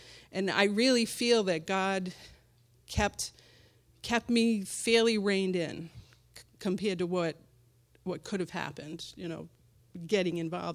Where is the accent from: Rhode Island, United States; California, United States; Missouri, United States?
Rhode Island, United States; Providence; We grew up in Providence, Rhode Island.